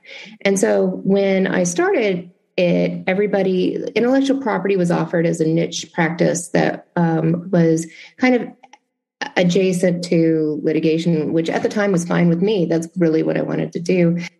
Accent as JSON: {"language": "English", "town": "Memphis", "region": "Tennessee", "country": "United States", "tie": "born or raised there", "said": "When I had my first year summer associate position, I went back to my hometown of Memphis and I worked in the largest law firm at the time."}